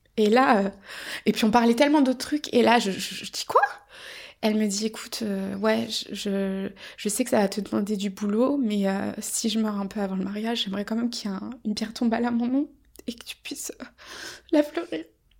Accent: France; comme je suis française

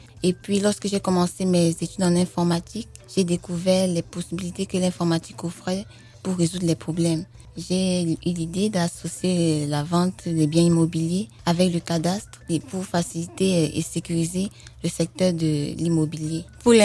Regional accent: Bafoussam, West, Cameroon; born there; Oui, je suis née au Cameroun, dans la ville de Bafoussam. C'est dans l'ouest du pays.

